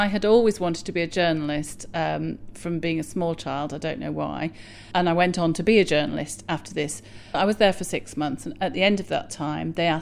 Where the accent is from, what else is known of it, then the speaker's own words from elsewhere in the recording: Leeds, Yorkshire and the Humber, United Kingdom; now in London, United Kingdom; I live in North London. Originally, I'm from Leeds.